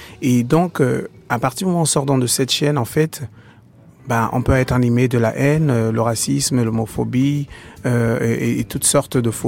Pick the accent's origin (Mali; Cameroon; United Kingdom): Cameroon; mais également pouvoir nous aujourd'hui en tant que Camerounais, rentrer réellement en contact avec notre histoire